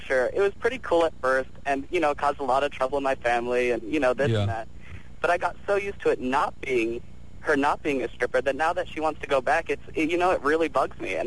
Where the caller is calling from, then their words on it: Denver, Colorado, United States; From Denver, Colorado.